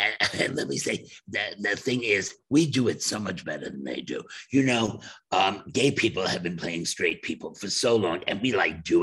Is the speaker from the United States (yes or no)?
no; England, United Kingdom; We are the English actors, and we can play heterosexual, but they can't play gay.